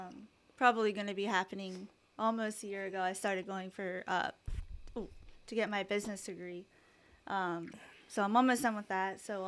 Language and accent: English; Lancaster, Pennsylvania, United States; Sean and I are both in Lancaster, both started in Lancaster. We both graduated from Penn Manor